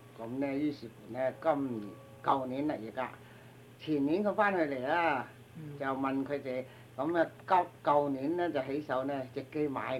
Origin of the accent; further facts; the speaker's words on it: China; 落葉歸根，我哋係中國人